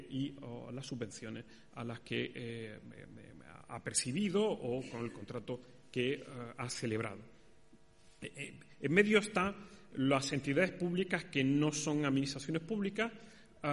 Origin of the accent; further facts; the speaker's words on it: Canary Islands, Spain; hacía visitas a mi tierra, a Canarias